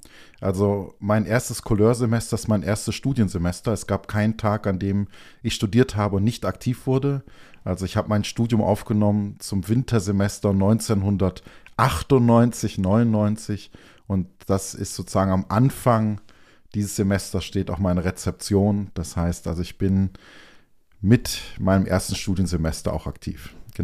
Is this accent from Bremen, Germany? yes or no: no; Stuttgart, Baden-Württemberg, Germany; born there; ich bin gebürtiger Stuttgarter und bin dann zigmal umgezogen.